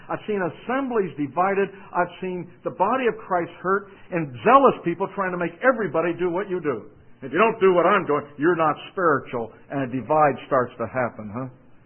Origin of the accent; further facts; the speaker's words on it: Pittsburgh, Pennsylvania, United States; I was raised in Pittsburgh, probably never heard of that sports team.